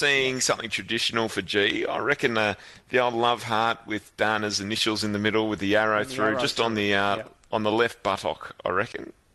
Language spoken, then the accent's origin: English; Dandenong, Victoria, Australia; I grew up in Dandenong, Michael, but I'm not a complete bogan.